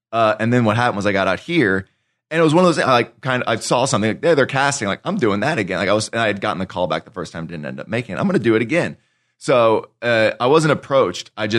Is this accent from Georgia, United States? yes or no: yes; Georgia, United States; also born or lived in Texas; now in Los Angeles, United States; No, I was born in Texas, grew up in Georgia. I'd only been in LA for about 4.5 years now.